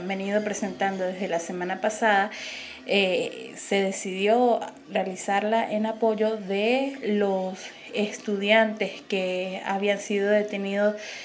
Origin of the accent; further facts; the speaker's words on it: Venezuela; desde San Cristóbal, estado Táchira, que es donde yo me encuentro